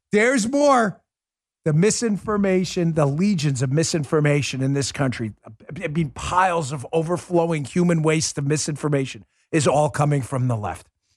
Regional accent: New York, United States; I grew up in New York.

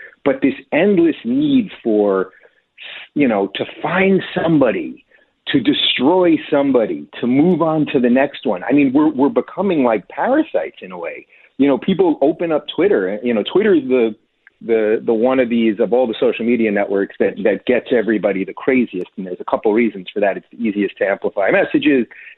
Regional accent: New York, United States; Yeah, well, I was a liberal my whole life. I come from New York.

